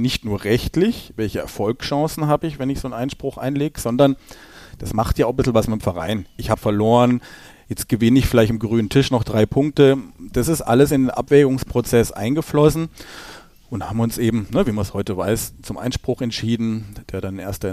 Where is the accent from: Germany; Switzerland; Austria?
Germany; Freiburg, Baden-Württemberg; Ich komme aus Freiburg, gehe seit weit über 30 Jahren zum Sportclub